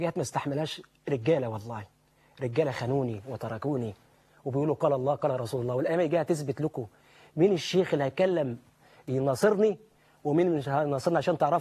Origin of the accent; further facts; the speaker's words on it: Egypt; أنا كمواطن مصري لازم أعرف مين دول